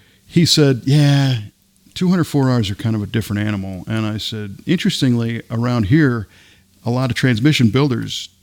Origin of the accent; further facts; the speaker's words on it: Waterloo, Illinois, United States; they're coming to my hometown on the 21st for an afternoon show in Waterloo, Illinois.